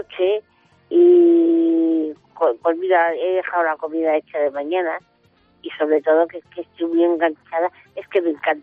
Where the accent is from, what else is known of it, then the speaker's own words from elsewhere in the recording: Madrid, Community of Madrid, Spain; Soy de Madrid, sí.